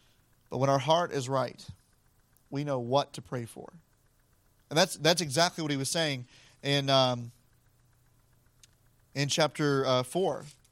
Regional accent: the South, United States; I said, I'm from the South. That's what we do. Like, that's how every preacher from the South prays.

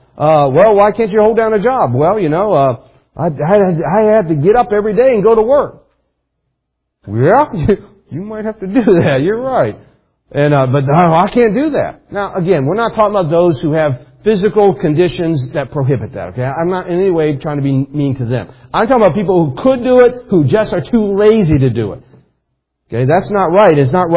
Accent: United States; But I'm from America, I love America, I think America is the greatest country in the world.

